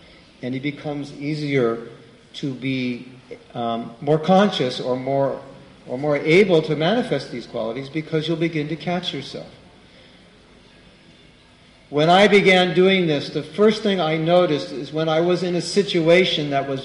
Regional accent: United States; Of course, this you don't do this, but I'm American, so I do this.

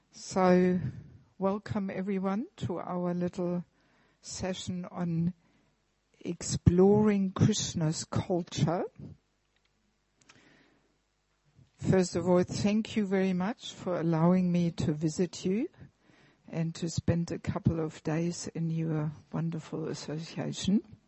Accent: Germany; moved away as an adult; I am actually originally from Germany, but I left Germany already in 1984, actually. So that's more than 30 years now. I was working in Germany as a physiotherapist in a private practice.

